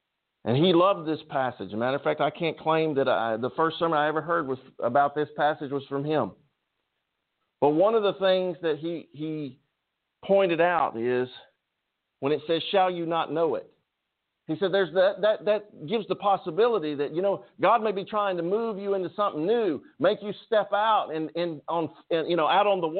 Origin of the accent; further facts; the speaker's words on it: England, United Kingdom; I guess because I'm not German. I'm English.